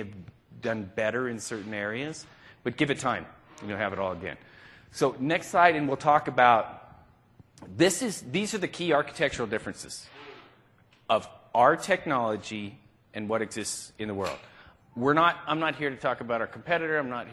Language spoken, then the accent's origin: English; Seattle, Washington, United States; Y'all, I'm from Seattle, so you guys is generic, I apologize.